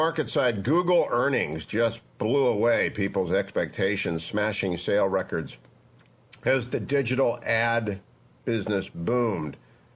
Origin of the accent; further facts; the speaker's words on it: Pittsburgh, Pennsylvania, United States; I think Starbucks is another I'm from Pittsburgh move, but go ahead.